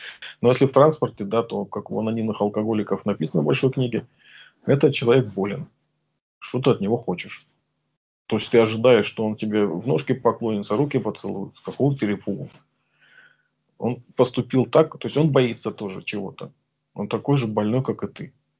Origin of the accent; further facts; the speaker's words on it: Caucasus, Russia; born there; я родился на Кавказе, и там, ну, в общем-то, некая агрессивность все-таки поощрялась ну, жизнью